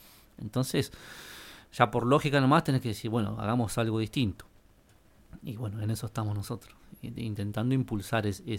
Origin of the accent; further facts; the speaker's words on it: Argentina; la realidad es que somos todos argentinos los que estamos acá